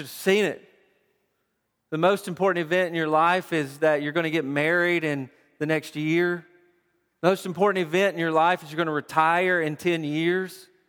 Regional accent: Tennessee, United States; I'm from Tennessee, and so we're Tennessee Vols.

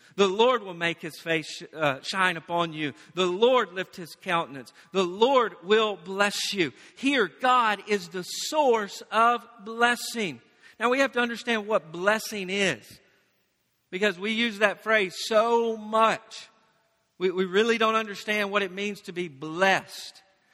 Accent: the South, United States; I grew up in the South, which many of you did.

